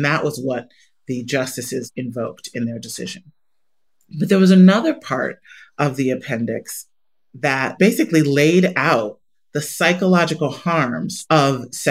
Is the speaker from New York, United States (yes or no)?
no; Chicago, Illinois, United States; the Metropolitan Planning Council in Chicago, my hometown, one of the most segregated cities in the country